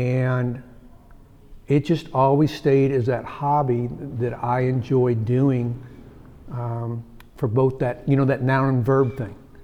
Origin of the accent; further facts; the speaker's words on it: St. Louis, Missouri, United States; I grew up in St. Louis, which you know is a barbecue area.